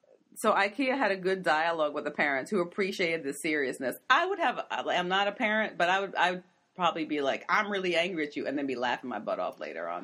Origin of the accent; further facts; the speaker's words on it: the South, United States; I'm from technically from the South. It's hot enough where I'm from.